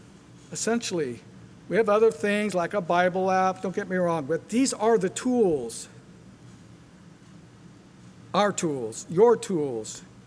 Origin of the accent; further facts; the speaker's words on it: Bakersfield, California, United States; I'm from Bakersfield. Don't hold that against me. I've been there 64 years.